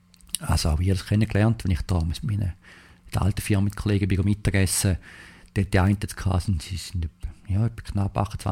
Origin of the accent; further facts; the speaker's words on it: Switzerland; now in United States; als Schweizer da in Amerika, als typischer Schweizer